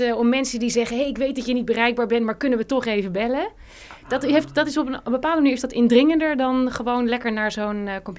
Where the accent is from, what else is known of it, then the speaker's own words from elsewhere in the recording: Amsterdam, North Holland, Netherlands; Amsterdam. Daar zit ik